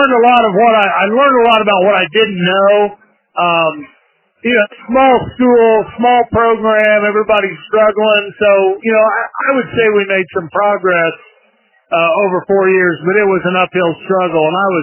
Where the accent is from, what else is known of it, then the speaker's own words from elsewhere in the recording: Rochdale, Indiana, United States; also born or lived in Tipton; So we lived in Tipton for 5 years when I was little, and then moved to Rochdale, Indiana, and I lived there through high school